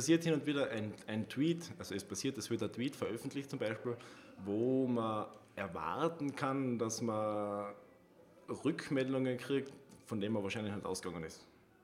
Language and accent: German; Austria; es ist inflationär ausgezeichnet, wird bei uns in Österreich wahrscheinlich.